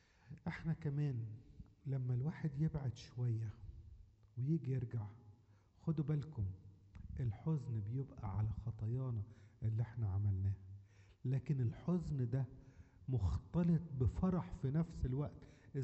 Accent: Egypt; ولا زي عندنا في مصر خانة الديانة في الرقم القومي

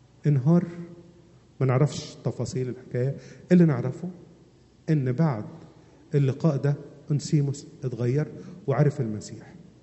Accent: Egypt; زي ما عندنا في مصر أي واحد يحب يهرب يروح حتى يقولك إيه، أنا هروح القاهرة

